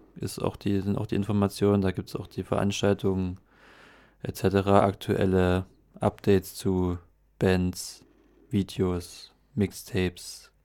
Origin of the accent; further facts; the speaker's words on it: Dresden, Saxony, Germany; das noch in Dresden, in meiner Heimatstadt zu haben